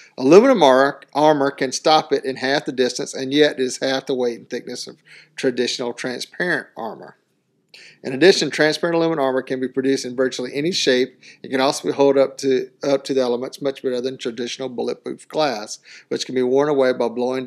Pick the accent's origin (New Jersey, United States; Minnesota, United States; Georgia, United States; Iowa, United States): Georgia, United States; Augusta; Augusta, what? Georgia, which is where I kind of grew up.